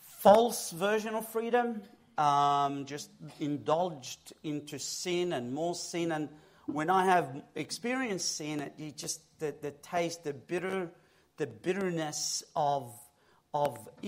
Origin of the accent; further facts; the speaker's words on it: Egypt; moved away; I was born in Egypt. I am Egyptian by blood, by birth. That's one sin I can't repent of. So I was brought up in Egypt, we left as a family, my parents and my siblings. We left at, age of 15, around there, to come to here, to Australia.